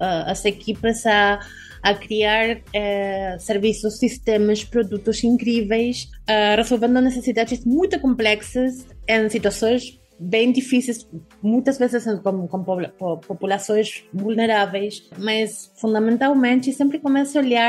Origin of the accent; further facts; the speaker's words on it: Argentina; Portuguese is a second language; Se vocês estão ouvindo um sotaque um pouco estranho, porque sou argentina.